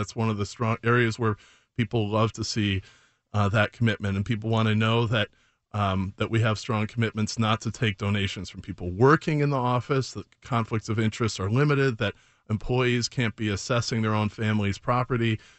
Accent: Chicago, Illinois, United States; I grew up in Chicago, and my dad showed me the assessment on our house

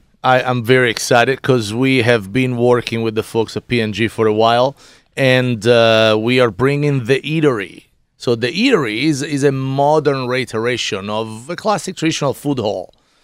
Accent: Italy; I grew up in Italy.

